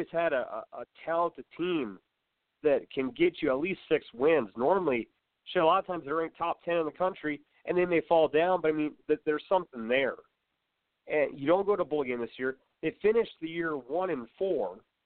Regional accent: Alaska, United States; I never really had a team growing up in Alaska.

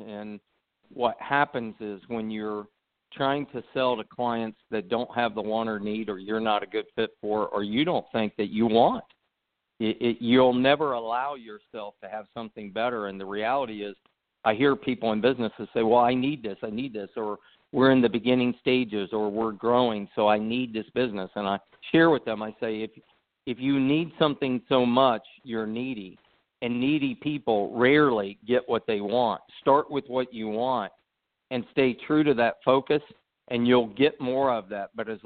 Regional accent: Midwest, United States; And I grew up in the Midwest in a steel town, and it was a very bad economy at the time.

